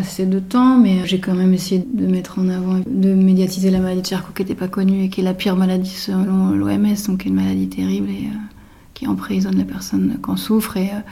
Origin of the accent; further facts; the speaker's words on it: Normandy, France; Je fais le métier que je rêvais de faire quand j'étais petite en Normandie.